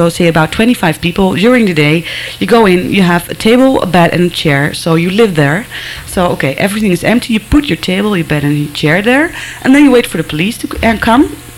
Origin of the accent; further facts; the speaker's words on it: Amsterdam, North Holland, Netherlands; So I can talk about Amsterdam, of course, because it's my hometown